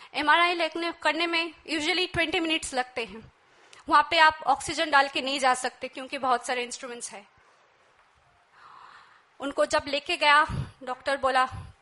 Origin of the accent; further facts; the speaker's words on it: Siliguri, West Bengal, India; हम सिलीगुड़ी के रहने वाले हैं तो पास में हमारा घर उससे थोड़ा दूर है टाउन से